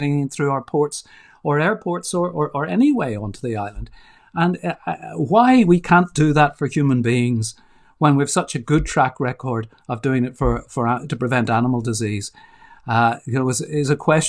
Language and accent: English; Belfast, Northern Ireland, United Kingdom; it's been a really interesting thing to look back on my growing up on the Falls Road in Belfast, in the poorest bit of Belfast